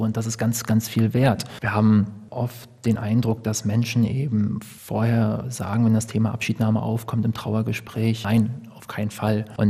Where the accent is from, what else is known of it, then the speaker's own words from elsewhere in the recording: Andalusia, Spain; now in Germany; Ich bin in Spanien aufgewachsen, im Süden, in Andalusien, am Meer.